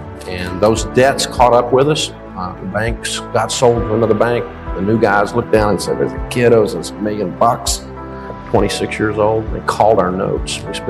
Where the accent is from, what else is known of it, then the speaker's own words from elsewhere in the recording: Antioch, Tennessee, United States; And I grew up over in Antioch, Tennessee.